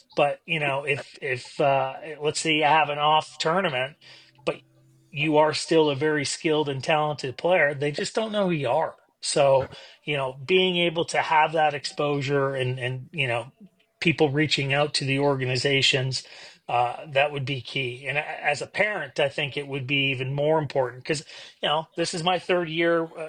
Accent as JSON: {"language": "English", "country": "Canada", "tie": "born or raised there", "said": "down here versus how I grew up in Canada"}